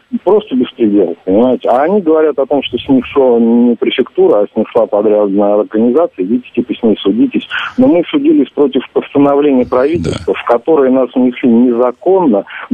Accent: Moscow, Russia; я как москвич, я живу на Цветном бульваре всю жизнь

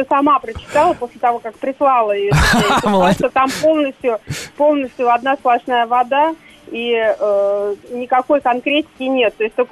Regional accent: Saint Petersburg, Russia; А я всем говорила, я из Санкт-Петербурга.

